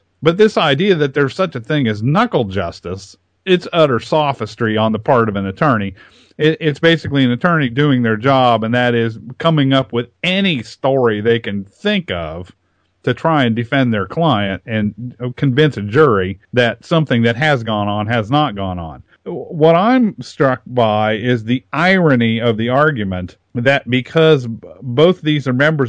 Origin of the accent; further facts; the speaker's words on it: Kansas, United States; born there; no, I was born in Kansas, folks. You know, my name may be German, but my family hasn't been in Germany for about 5 or 6 generations